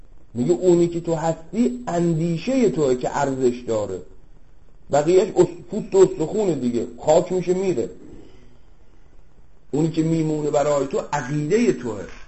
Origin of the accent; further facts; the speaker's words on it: Iran; بحث ایرانیه، ما ایرانی هستیم